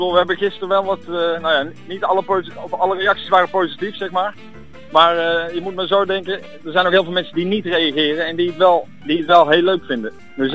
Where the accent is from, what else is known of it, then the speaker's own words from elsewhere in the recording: Breda, North Brabant, Netherlands; Ik kom uit Breda en werk in Café de Bommel